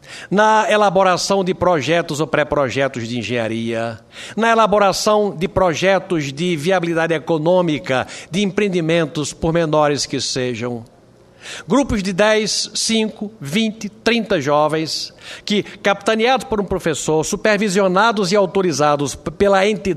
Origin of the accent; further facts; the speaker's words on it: Brazil; estimular uma coisa como brasileiro e como patriota